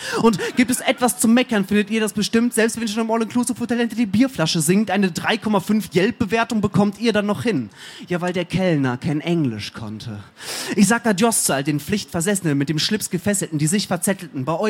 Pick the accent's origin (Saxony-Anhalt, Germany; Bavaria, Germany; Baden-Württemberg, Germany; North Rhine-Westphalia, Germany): North Rhine-Westphalia, Germany; Warstein; Ich komme ursprünglich aus Warstein. Kennt das jemand?